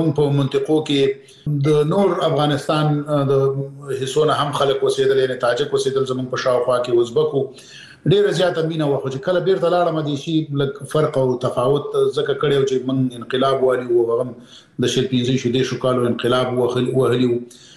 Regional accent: Peshawar, Khyber Pakhtunkhwa, Pakistan; born or raised there

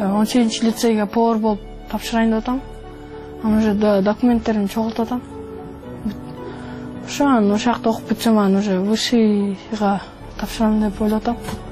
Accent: Antonovka, Chuy Region, Kyrgyzstan; Баян Антоновка сокутан детский домдон болом деп айтам

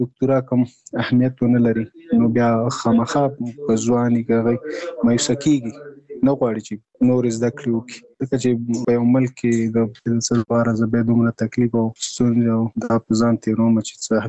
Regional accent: Nangarhar, Afghanistan; now in Kabul, Afghanistan; زموږ کور په ننګرهار کې دی، زه په کابل کې دلته،

